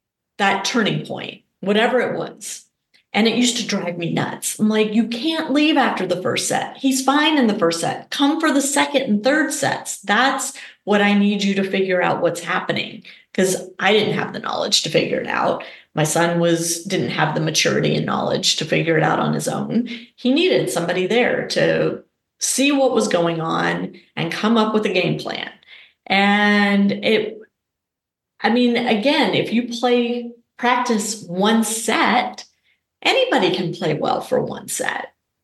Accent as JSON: {"language": "English", "town": "Shreveport", "region": "Louisiana", "country": "United States", "tie": "born or raised there", "said": "And Ryan grew up at the club that I grew up playing at in Shreveport, Louisiana, Piermont Oaks Tennis Club."}